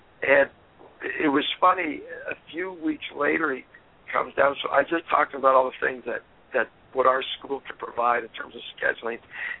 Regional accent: Santa Barbara, California, United States; I'm from Santa Barbara.

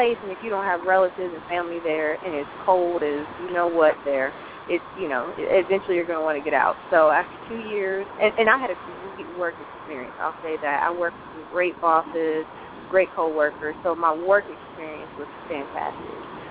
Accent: Dallas, Texas, United States; also born or lived in Akron, United States; Well, I was born in Akron, Ohio, but I really spent most of my formative years in Dallas, Texas, and went to Duncanville High School.

